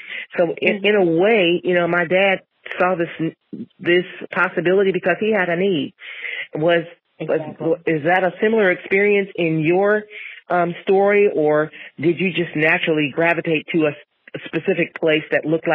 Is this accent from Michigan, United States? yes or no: yes; Jackson, Michigan, United States; She hails from the greatest musical city ever, near where I grew up in Jackson, Michigan.